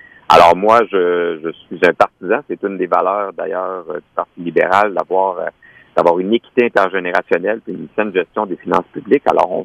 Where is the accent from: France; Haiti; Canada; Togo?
Canada; Lévis, Quebec; now in Montreal, Canada; Comme je vous dis, moi, écoutez, je viens de Lévis. J'habite à Montréal depuis un certain temps.